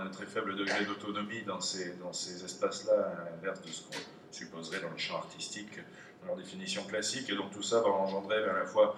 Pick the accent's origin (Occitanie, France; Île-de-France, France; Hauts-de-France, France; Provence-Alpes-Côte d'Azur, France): Occitanie, France; Toulouse; je suis toulousain, j'étais musicien à Toulouse.